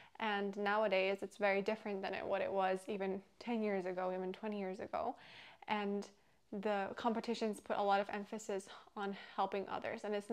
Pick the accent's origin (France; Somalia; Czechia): Czechia; I think growing up in the Czech Republic, Miss Czech Republic was a big deal.